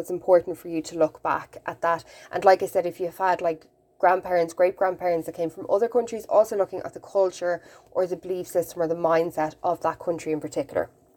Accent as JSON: {"language": "English", "country": "Ireland", "said": "We're a little bit begrudging sometimes of people who do well, and these are traits, let's say, of being Irish in inverted commas."}